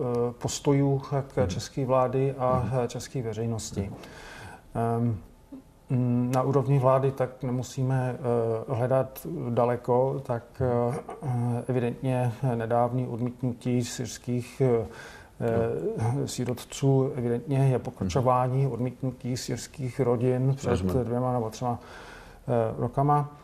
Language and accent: Czech; United States; Czech is a second language; svým způsobem já to moc nechápu jako Američan.